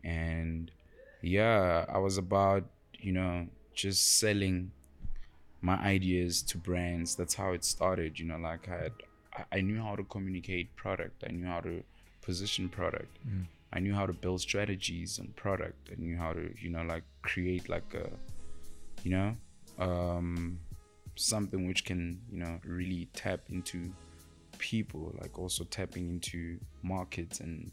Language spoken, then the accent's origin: English; Pretoria, Gauteng, South Africa; I'm from Pretoria, born, raised in Pretoria, birthed in Pretoria.